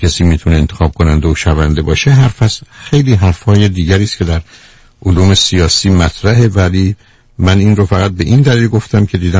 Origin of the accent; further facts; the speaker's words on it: Iran; چه برای ما ایرانیان، هم از اینکه داخل و خارج از ایران هستیم